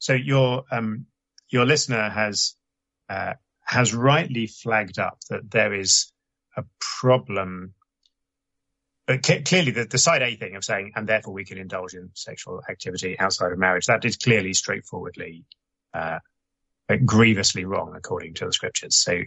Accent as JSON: {"language": "English", "country": "United Kingdom", "said": "I'm British, and so I focus on some of the terminology on this side of the Atlantic isn't quite the same"}